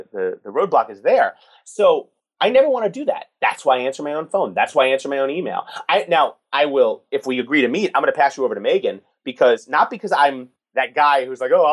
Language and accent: English; New York City, New York, United States; I mean, look, I grew up in New York City. I'm a public school, born and raised kid. I didn't come from a lot.